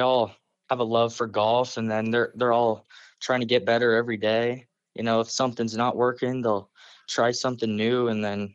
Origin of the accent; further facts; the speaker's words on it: Des Moines, Iowa, United States; born there; now in Shelby, United States; In Des Moines.